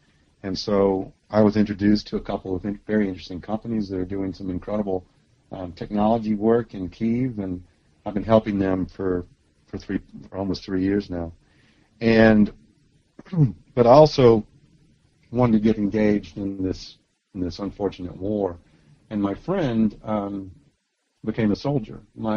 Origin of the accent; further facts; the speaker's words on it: Virginia, United States; I'm American. I grew up in Southwest Virginia, and I think that's important, because I have you know, conservative roots in my makeup